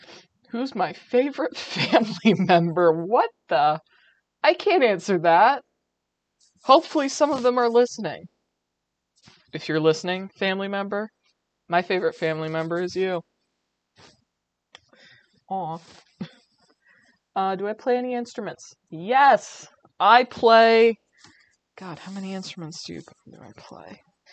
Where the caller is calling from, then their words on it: Pittsburgh, Pennsylvania, United States; I am podcasting from Pittsburgh, Pennsylvania, in the United States of America.